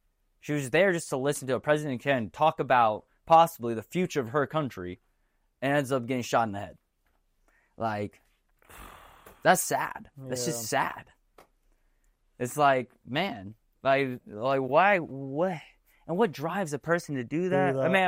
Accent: United States; now in abroad; I'm American. I love my country, and I want to see my country standing strong as one.

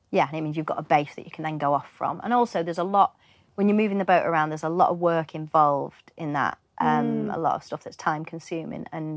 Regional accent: Manchester, North West England, United Kingdom; moved away as an adult; also born or lived in London; So I'm from Manchester originally, and I left Manchester, moved down south when I was 18, and then moved around a bit, ended up at drama school in Bristol Old Vic. And then I spent 10 years in London.

